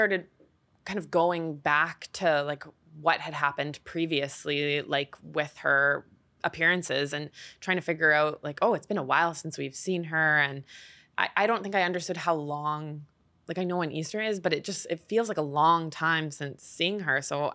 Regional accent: Canada; I'm Canadian, so.

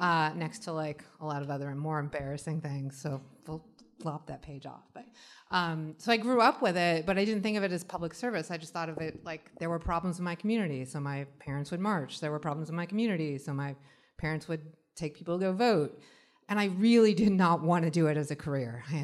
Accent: California, United States; When I was in college, I grew up in California, Prop 187, and got involved in that a little bit

